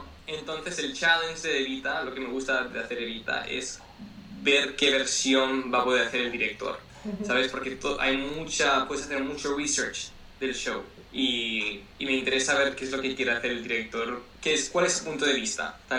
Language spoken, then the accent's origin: Spanish; Spain; yo soy de España, ¿no? Y yo siempre digo, yo soy hispano, pero yo no soy latino.